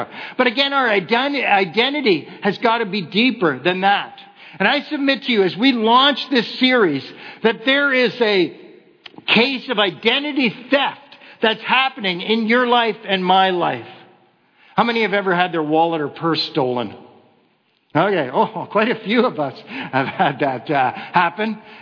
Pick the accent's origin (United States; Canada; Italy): Canada; Ontario; Ontario, I grew up in Ontario, we call it cottage country.